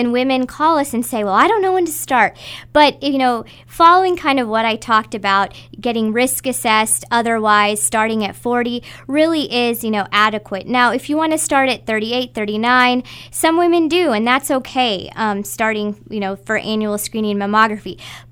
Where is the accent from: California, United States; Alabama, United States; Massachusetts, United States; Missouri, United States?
Missouri, United States; Chillicothe; I grew up in Chillicothe, Missouri, and I noticed, you know, the healthcare disparities that existed.